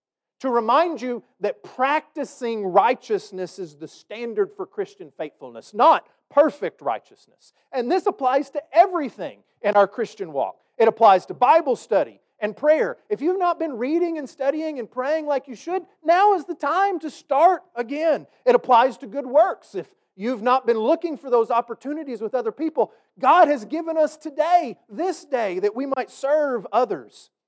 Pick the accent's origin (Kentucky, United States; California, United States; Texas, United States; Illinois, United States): Texas, United States; I grew up in West Texas. I was so blessed. My family has 660 acres out there.